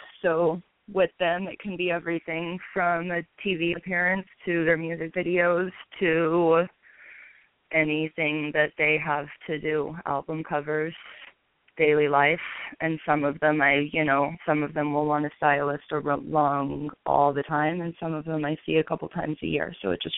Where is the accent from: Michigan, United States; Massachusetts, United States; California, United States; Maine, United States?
California, United States; I'm from Northern California